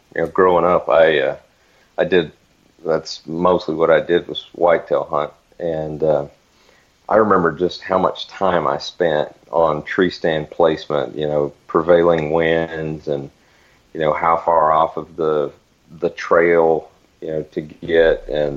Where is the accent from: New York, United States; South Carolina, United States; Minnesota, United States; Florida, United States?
Florida, United States; Yeah, so I grew up in Northwest Florida. I'm originally from Central Florida, and grew up on a small beef cattle farm, I guess.